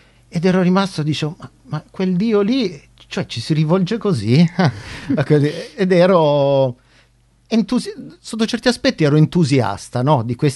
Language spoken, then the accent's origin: Italian; Turin, Piedmont, Italy; born there; Cioè, io sono nato a Torino, però mio padre è friulano e mia madre è pugliese.